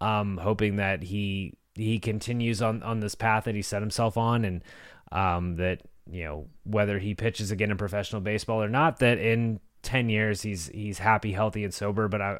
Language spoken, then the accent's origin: English; Texas, United States; I grew up in Texas where even in the 2000s, like travel ball was very prevalent.